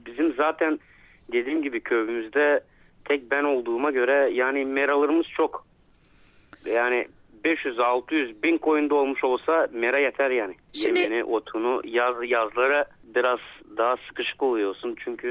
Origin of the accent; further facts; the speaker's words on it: Burgas Province, Bulgaria; Ben Çiftlik Mahalle Köyü'ndenim.